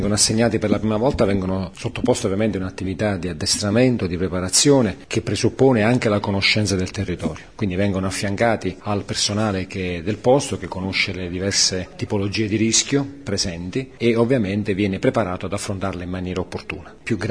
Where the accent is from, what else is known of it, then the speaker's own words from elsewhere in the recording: Basilicata, Italy; io sono di origine lucane, sono lucano e questi territori sono molto vicini alla mia regione